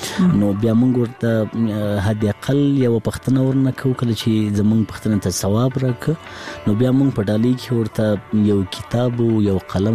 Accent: Laghman, Afghanistan; زه په لغمان کې پیدا سویم، په لغمان کې رالوی سویم، خوانسیم په لغمان کې لوسته

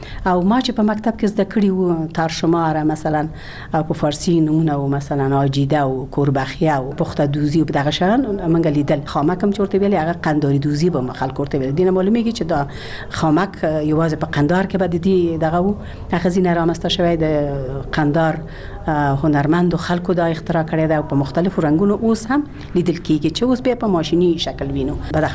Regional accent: Ghazni, Afghanistan; born there; او زه خو په غزنی کې زیږیدلی یم

